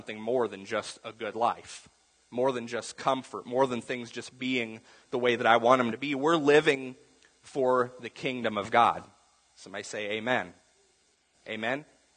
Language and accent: English; United States; As an American, I'm very curious to see what exactly this guy does.